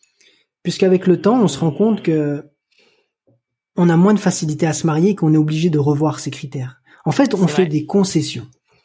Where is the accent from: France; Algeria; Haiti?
Algeria; moi je suis originaire d'Algérie